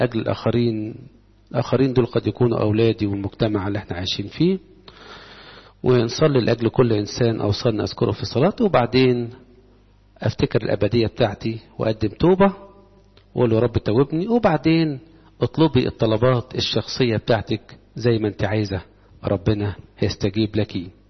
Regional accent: Egypt; أديكم مثال عملي في حياتنا كمصريين

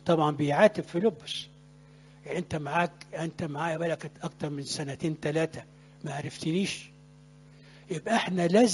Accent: Upper Egypt, Egypt; حتى عندنا في الصعيد بيعملوها كتير قوي

